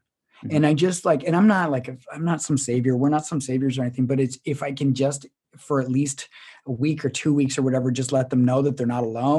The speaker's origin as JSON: {"language": "English", "country": "Canada", "said": "you're a Canadian podcaster. We're a Canadian podcaster. We cover true crime. I want people to understand Canadians and Canadian stories."}